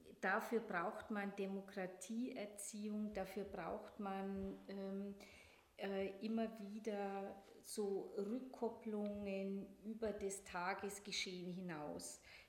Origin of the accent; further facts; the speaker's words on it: Bavaria, Germany; accent: Upper Franconian; Ja, das Oberfränkische ist aus dem Teil, aus dem ich bin im Landkreis Bayreuth aufgewachsen, das, was ich da mitbekommen habe.